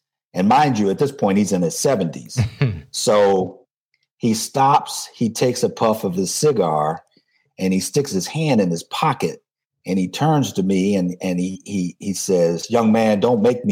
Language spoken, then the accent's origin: English; Washington, District of Columbia, United States; now in Houston, United States; I born and raised in Washington, D.C. I am an engineer by training, spent vast majority of my career in the chemical industry, which is what brought me to Houston, Texas. And I've been down here in Houston for 25 years.